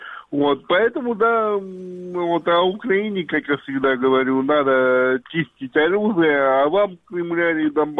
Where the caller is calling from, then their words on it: Moscow, Russia; Я вот из Москвы, да, вам звонил.